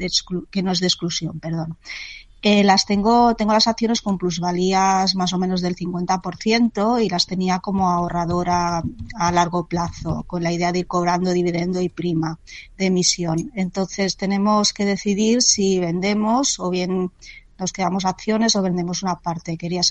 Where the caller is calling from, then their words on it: Barcelona, Catalonia, Spain; Buenas tardes … de Barcelona.